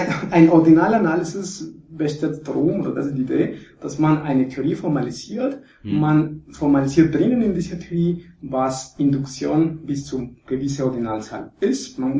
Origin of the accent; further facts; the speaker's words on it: Mexico; German is a second language; Also ich habe in Mexiko die Schule gemacht und ich habe in Mexiko die Licenciatura gemacht.